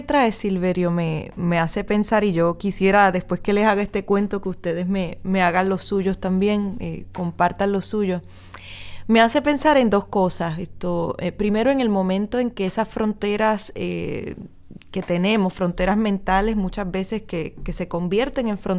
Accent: Puerto Rico; Yo nunca había ido a Cuba, como tantos puertorriqueños

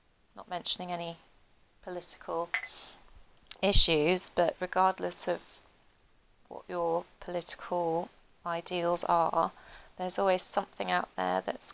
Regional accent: United Kingdom; certainly as British people, told how we need to be humble

